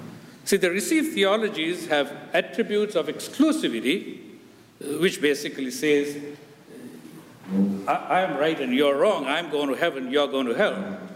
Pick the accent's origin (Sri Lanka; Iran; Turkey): Sri Lanka; also born or lived in United States; Although I'm American, I'm also from Sri Lanka, you know this.